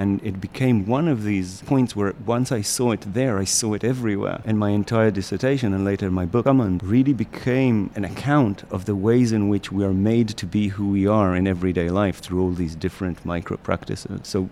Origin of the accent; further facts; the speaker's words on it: Israel; I come from Israel, where, you know, I'm Ashkenazi and Jewish. It's basically being WASP in Israel